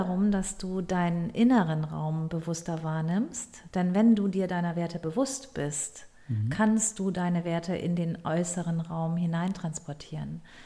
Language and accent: German; Schleswig-Holstein, Germany; Also ich komme ja nicht aus dem Ruhrgebiet, ich bin in Nordfriesland aufgewachsen und ich fühle mich hier, glaube ich, deshalb so wohl und lebe schon über 20 Jahre hier